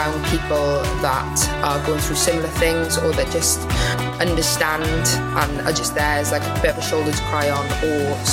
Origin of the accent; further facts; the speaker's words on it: Swansea, Wales, United Kingdom; So I'm from Swansea originally, so I grew up there.